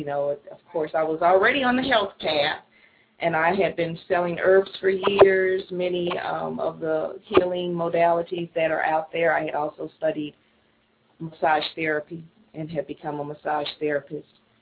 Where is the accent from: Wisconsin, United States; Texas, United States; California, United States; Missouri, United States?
Missouri, United States; St. Louis; also born or lived in Tennessee; But so I'm from St. Louis, and I have lived in St. Louis in Louisiana and Tennessee. I am back here in St. Louis.